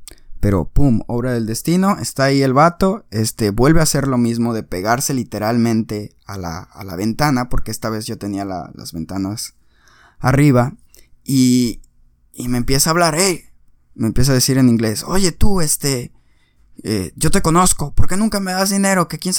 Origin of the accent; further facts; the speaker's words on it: Mexico; Yo voy a decir lo que pasó en México, porque soy mexicano